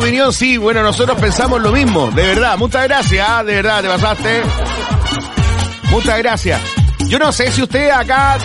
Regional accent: Cauquenes, Maule, Chile; pero por lo menos yo que fui criado en Cauquenes, uno decía, vamos a la leche.

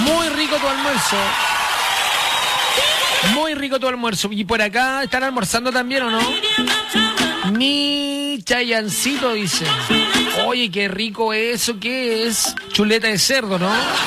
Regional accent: Valparaíso, Chile; Soy de Valparaíso.

